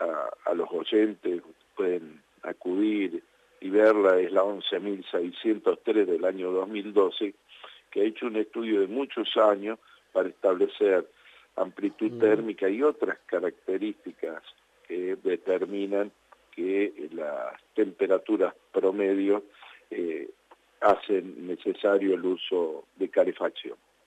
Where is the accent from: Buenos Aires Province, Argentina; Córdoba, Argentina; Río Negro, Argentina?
Córdoba, Argentina; en el caso mío, como diputado cordobés